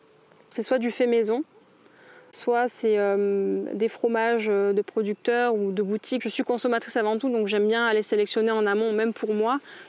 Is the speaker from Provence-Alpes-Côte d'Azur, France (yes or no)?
yes; Avignon, Provence-Alpes-Côte d'Azur, France; now in Venasque, France; je suis native du Vaucluse, donc je suis d'Avignon à la base, puis je me suis installée sur Venasque il y a 5 ans.